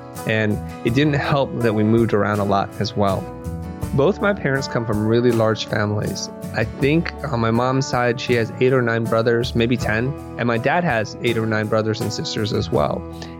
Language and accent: English; California, United States; And here I am growing up in Silicon Valley.